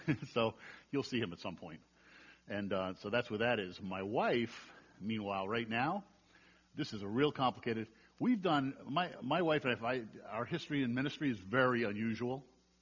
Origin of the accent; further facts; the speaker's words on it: New York, United States; But anyway, I'm from New York. That's my all-purpose excuse for anything I do. If I talk too fast, I say, oh, I'm from New York.